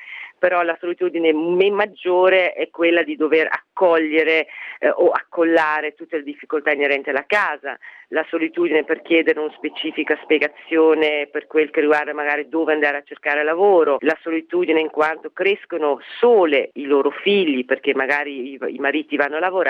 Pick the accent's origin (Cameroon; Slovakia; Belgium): Belgium; io sono nata e cresciuta in Belgio